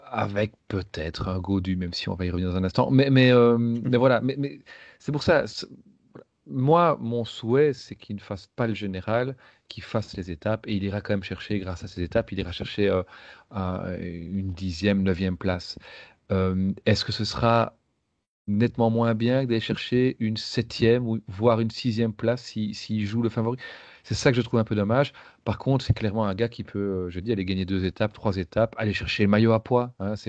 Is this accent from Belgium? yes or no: yes; Belgium; peut-être en tant que Belges, on ne mesure pas